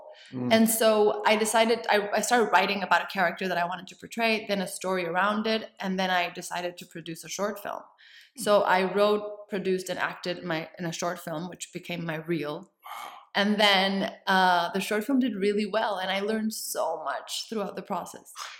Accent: Mexico City, Mexico; also born or lived in San Diego; Well, I was born in San Diego, actually. I was born in San Diego, but I never lived there. I lived in Mexico City. I grew up in Mexico City.

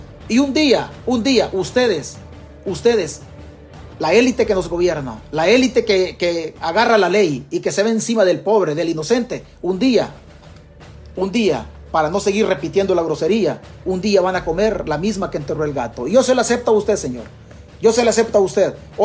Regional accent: El Salvador; Y posiblemente comamos mierda como salvadoreños.

